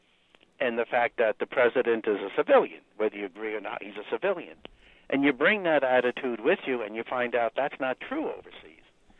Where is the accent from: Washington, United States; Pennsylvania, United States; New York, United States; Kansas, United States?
New York, United States; Long Island; I'm from Long Island, like I said